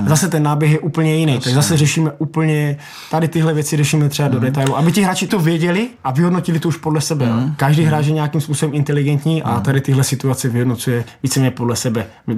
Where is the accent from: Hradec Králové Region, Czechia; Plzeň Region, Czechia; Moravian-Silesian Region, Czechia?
Moravian-Silesian Region, Czechia; Ostrava; A tím, že prostě Baník je pro mě jednička, já jsem tu vyrůstal, jsem odchovaný z Baníku, tak jsem víceméně neváhal a řekl jsem, že už nastal čas se do toho Baníku vrátit.